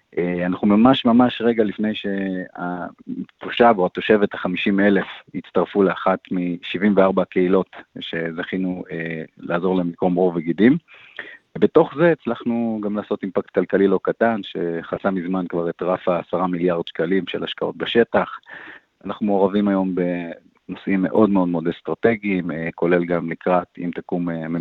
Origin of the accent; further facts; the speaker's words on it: Petah Tikva, Central District, Israel; now in Yeruham, Israel; אז באמת גדלתי בפתח תקווה, היום תושב ירוחם